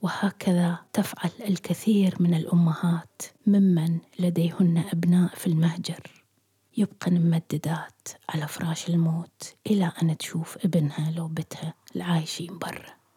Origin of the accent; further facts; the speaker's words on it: Iraq; moved away; حين هاجرت من العراق كان أخي خالد في سنته الثانية في السجن